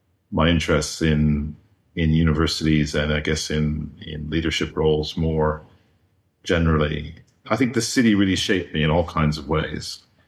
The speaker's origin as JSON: {"language": "English", "town": "Montreal", "region": "Quebec", "country": "Canada", "tie": "born or raised there", "said": "My story that began growing up in Montreal, in Quebec, in a very multicultural, bilingual environment"}